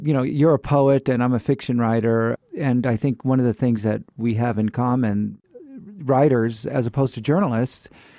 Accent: California, United States; moved away as an adult; now in Texas, United States; And I'm from California, but I moved here in the year 2000 to teach here at the University of Texas.

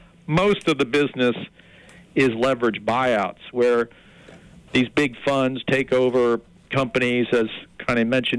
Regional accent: Maryland, United States; Well, I'm from Maryland

